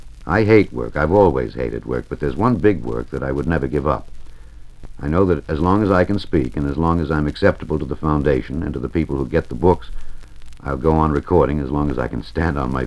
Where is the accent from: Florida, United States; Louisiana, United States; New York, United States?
New York, United States; Brooklyn; born there; First, myself … I was born in Brooklyn, New York, of Greek immigrant parents.